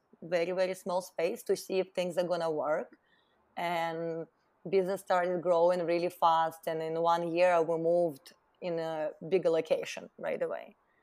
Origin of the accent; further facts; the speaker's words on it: Russia; English is a second language; now in United States; growing up in Russia in a very small town, you always have big dreams, and I always been dreaming about a nice apartment, nice car. So I always wanted to move somewhere where I can have these opportunities. So when I moved to US